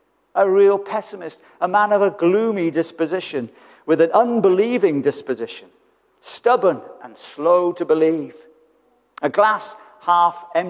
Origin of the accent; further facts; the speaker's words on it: United Kingdom; Yes, we are British and perhaps we tend that way